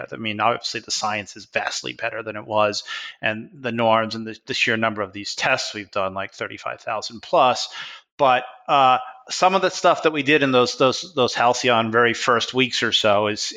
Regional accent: United Kingdom; now in United States; My parents were born in England, and I'm English myself.

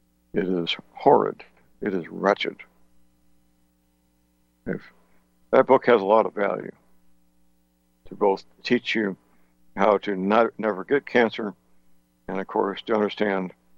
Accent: St. Louis, Missouri, United States; Monsanto, the headquarters in my hometown, St. Louis.

